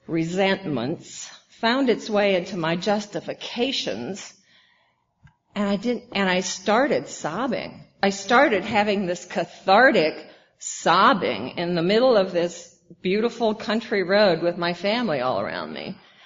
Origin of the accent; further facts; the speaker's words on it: Iowa, United States; accent: Midwest; I was from Wisconsin because they had cheese. You know, it felt more dignified when I was out in the world with my Midwest accent. You know, I couldn't fool them, but Iowa had pigs and corn, and that's how I felt.